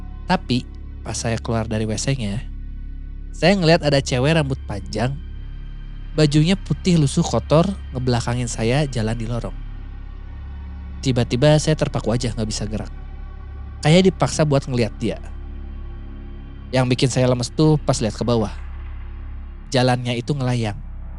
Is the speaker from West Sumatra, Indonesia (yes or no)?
no; Sumedang, West Java, Indonesia; Karena saya orang Sumedang yang sekolah di Garut, kalau naik angkot bisa sampai 1 jam di jalan.